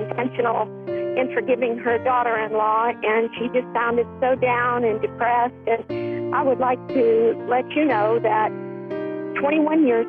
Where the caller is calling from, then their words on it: Tennessee, United States; I'm calling from Tennessee.